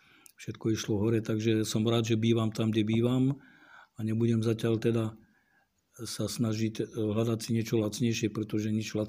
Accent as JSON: {"language": "Slovak", "town": "Benešov", "region": "Central Bohemian Region", "country": "Czechia", "lives_now": "Slovakia", "said": "ja som vlastne Čech. Som sa narodil tam pri Benešove u Prahy. Aj v Prahe som pracoval."}